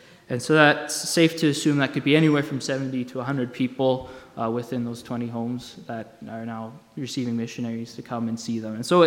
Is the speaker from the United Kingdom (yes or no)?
no; Canada; I mean, we're Canadian